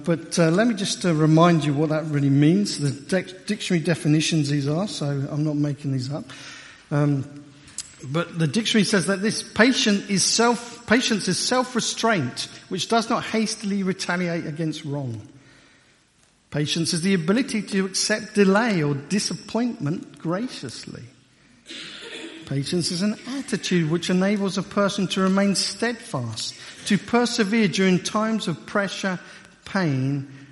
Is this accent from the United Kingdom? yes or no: yes; United Kingdom; And we're British, so we were queuing orderly.